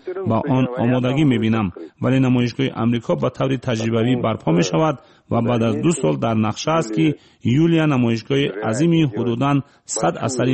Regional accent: Tajikistan; moved away as an adult; تاجیکستان وطن من است. من وطنم را دوست می‌دارم. ما مجبور شدیم سال 1992 از تاجیکستان برویم.

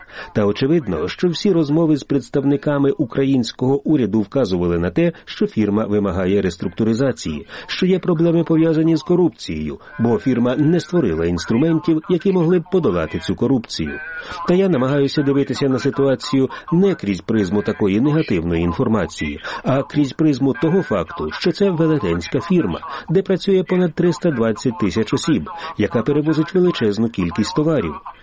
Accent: Poland; Мені здається, що ми, поляки, користуючись нашим досвідом, можемо допомогти Україні

